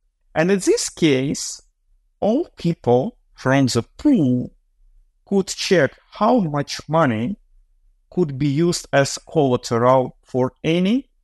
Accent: Saint Petersburg, Russia; I'm originally from St. Petersburg

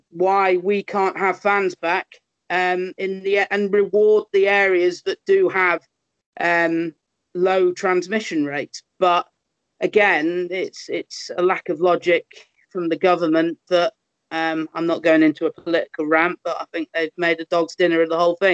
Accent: Crewe, North West England, United Kingdom; was going back to Crewe every second week to watch games at Gresty Road. But I do have a soft spot for my hometown club

